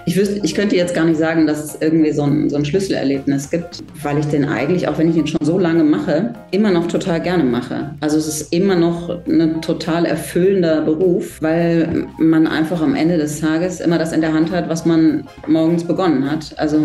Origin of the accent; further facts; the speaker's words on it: Cologne, North Rhine-Westphalia, Germany; Ich habe ja die Ausbildung in Köln gemacht. Also ich komme eigentlich aus Köln und habe die in Köln gemacht.